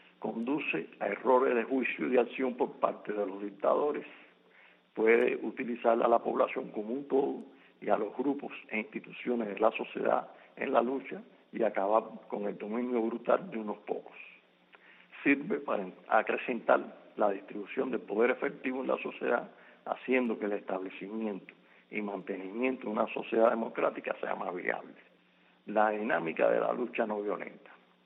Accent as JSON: {"language": "Spanish", "country": "Cuba", "said": "En mi condición de ciudadano cubano libre y activista de derechos humanos"}